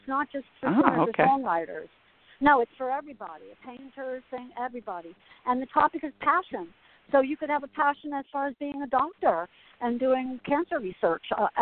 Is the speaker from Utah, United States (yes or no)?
no; Asbury Park, New Jersey, United States; I'm going to be living in New Jersey. I'm a Jersey girl. I grew up in Asbury Park.